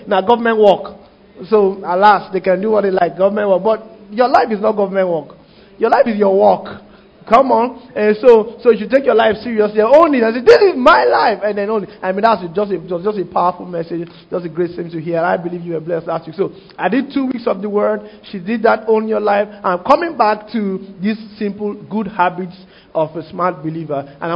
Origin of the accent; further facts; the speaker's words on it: Nigeria; I'm Nigerian, grew up, you are for me.